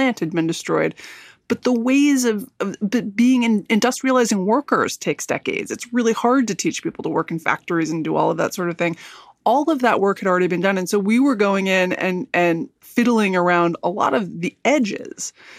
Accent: New York City, New York, United States; You know, I lost people on 9/11. I grew up in New York City.

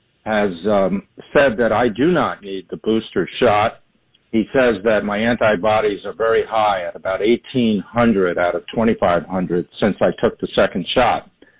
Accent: Bridgewater, New Jersey, United States; I'm from Bridgewater, New Jersey.

